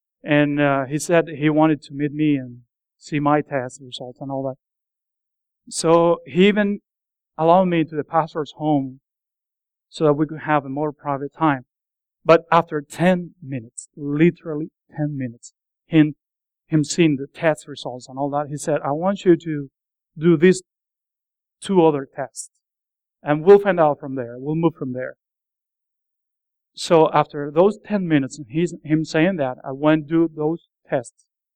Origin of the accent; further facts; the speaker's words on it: Cuba; moved away as an adult; now in United States; I came from Cuba 2.5 years ago already.